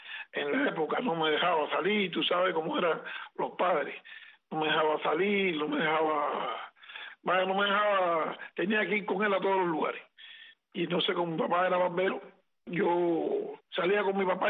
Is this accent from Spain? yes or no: no; Havana, Cuba; born there; yo nací en el Vedado, en la clínica del doctor Bandera.